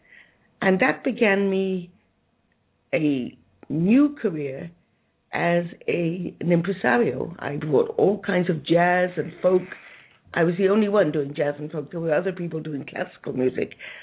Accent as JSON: {"language": "English", "region": "Wales", "country": "United Kingdom", "said": "That's how I came to do it, because I was from Wales."}